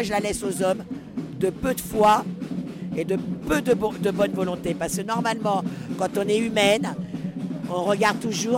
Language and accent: French; France; born there; je suis née en France, de parents avec des origines. J'ai même l'étiquette, si on peut dire, petite fille d'Arquie.